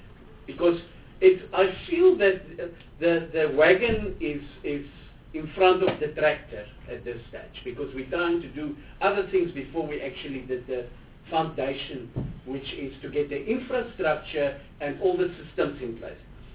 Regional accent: Limpopo, South Africa; And I'm from Limpopo

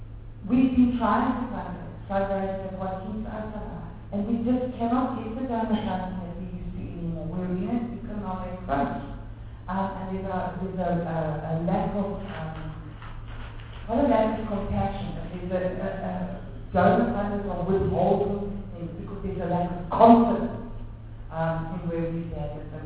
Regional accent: Limpopo, South Africa; And I come from Limpopo province, which is one of the poorest provinces around.

